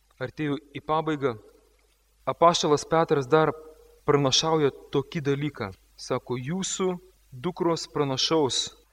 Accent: Šiauliai, Šiauliai County, Lithuania; Kalbu apie šiauliečius, nes aš pats esu šiaulietis.

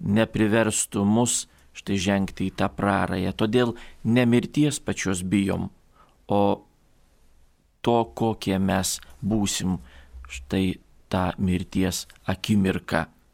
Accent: Kaunas County, Lithuania; kilę mes esam iš Jonavos rajono ir ten nu, mes ne vieni, ten daug yra mūsų tokios pavardės, reiškia, kilę iš Jonavos rajono.

